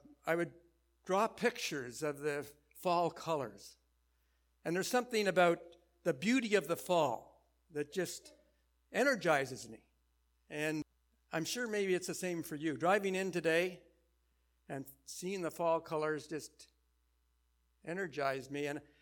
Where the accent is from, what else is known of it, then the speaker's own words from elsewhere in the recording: Ottawa, Ontario, Canada; I was raised in the Glebe in Ottawa.